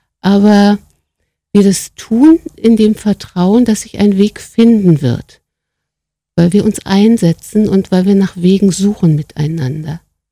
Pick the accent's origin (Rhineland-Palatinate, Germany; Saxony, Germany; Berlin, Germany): Berlin, Germany; Ich bin in West-Berlin groß geworden